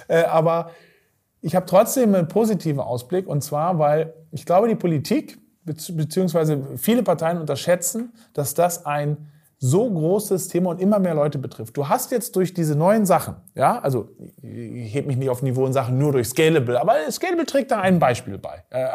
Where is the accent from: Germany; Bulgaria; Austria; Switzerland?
Germany; Norderney, Lower Saxony; Ich spreche ja mit alten Freunden auch sozusagen aus Norderney, wo ich aufgewachsen bin